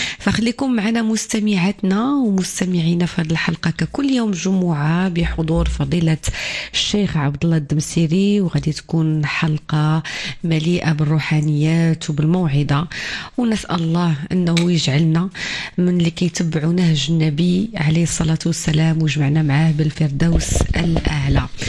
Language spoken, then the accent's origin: Arabic; Morocco; وهذه المرة مناسبة عزيزة بزاف علينا كمغاربة